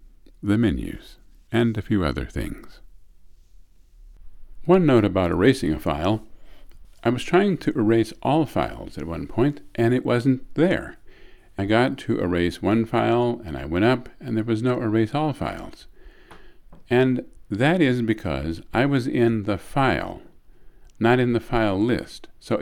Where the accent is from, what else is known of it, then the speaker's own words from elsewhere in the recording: Possum Hollow, Virginia, United States; born there; I was born in Possum Hollow, Virginia.